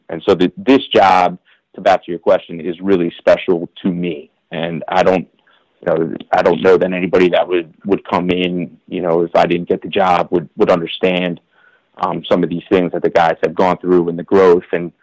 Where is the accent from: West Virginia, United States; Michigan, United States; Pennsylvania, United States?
Pennsylvania, United States; Philadelphia; No, I am from, like I said, I'm from Philadelphia. I grew up Western suburbs. I went to Radnor High School.